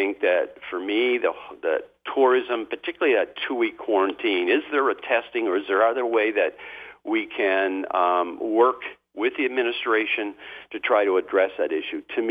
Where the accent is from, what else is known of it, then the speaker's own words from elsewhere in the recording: Presque Isle, Maine, United States; if you are in a rural area like my hometown of Presque Isle or in that region